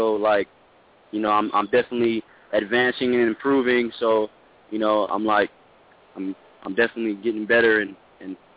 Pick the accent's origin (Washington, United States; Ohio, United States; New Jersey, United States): Washington, United States; Tacoma; My record is for now 0-0. I'm fighting for out of Team Evolution MMA. And yeah, I'm from Tacoma, Washington, born and raised.